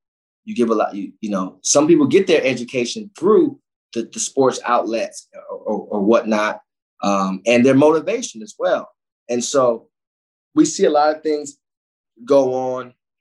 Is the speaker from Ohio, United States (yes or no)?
yes; Cleveland, Ohio, United States; when you come from those places, inner city Cleveland, like I come from the Glenville community, you wake up with a pain.